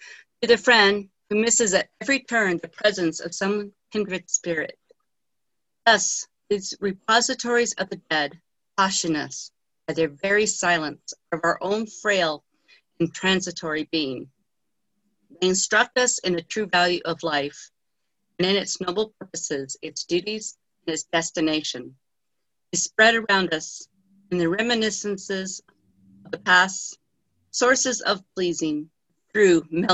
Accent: Cañon City, Colorado, United States; So I grew up in Canyon City, so my family would take me oftentimes up to Greenwood Pioneer Cemetery.

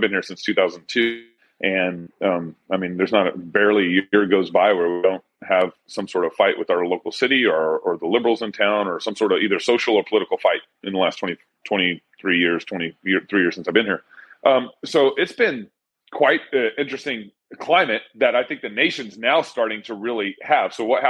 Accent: Texas, United States; born there; also born or lived in Oregon / California / Colorado; now in Moscow, United States; Yeah, I was born in Texas and raised up in a Christian family. And my mom and dad kind of moved us around a little bit after 97. We ended up in Oregon. And then eventually I went to California, Colorado, and now I'm in Idaho.

